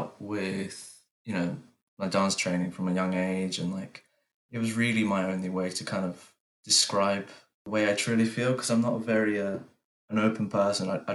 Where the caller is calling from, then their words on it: East of England, United Kingdom; Just Hertfordshire, so just outside of North London.